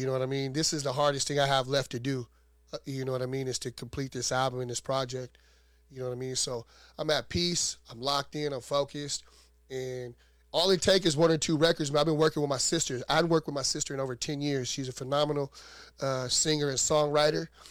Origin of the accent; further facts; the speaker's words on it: Fairbanks, Alaska, United States; even though I'm from Fairbanks, right, the south side of Fairbanks